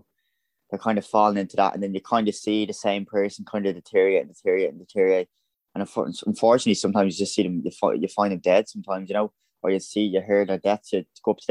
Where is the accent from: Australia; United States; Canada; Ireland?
Ireland; County Dublin; I'm from Donegal in North Dublin, and I'm 19 years old.